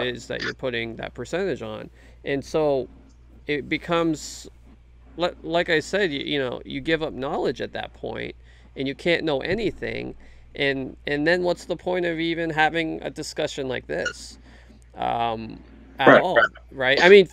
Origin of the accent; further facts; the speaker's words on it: Canada; I'm from Canada. We just play hockey.